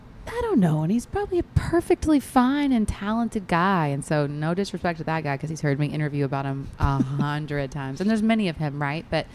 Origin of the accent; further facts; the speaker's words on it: the South, United States; a through line to the whole experience that I felt like I had and so many women and people have growing up in the South, especially in the Bible Belt.